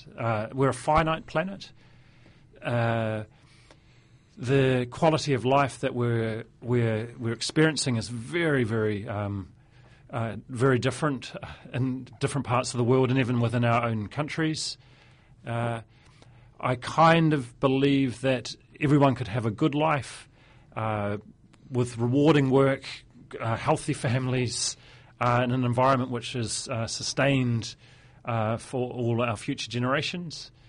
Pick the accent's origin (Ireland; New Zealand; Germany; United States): New Zealand; Dunedin, Otago; also born or lived in Christchurch; now in Kapiti Coast, New Zealand; I grew up over in Tainui, Anderson's Bay, went to Tainui School, and went to Bayfield School before family returned to Christchurch